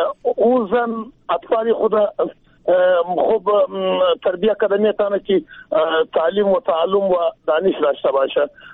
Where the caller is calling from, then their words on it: Jowzjan, Afghanistan; پشتون هستم از جوزیان.